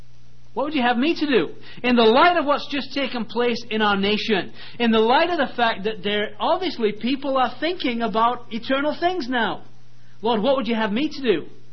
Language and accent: English; England, United Kingdom; I'm not even an American, I'm an Englishman.